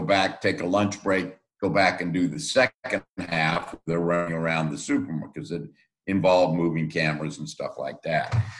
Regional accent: Florida, United States; also born or lived in Chicago; now in Northern California, United States; well, I grew up in Florida, so I'm used to the heat.

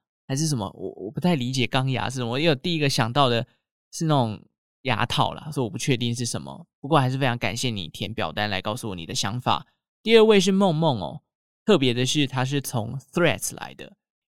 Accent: Taichung, Taiwan; 那像我们中部台中人呢，就会说银贵或者是美乐地啦，这个算是我们中部人的一个暗语

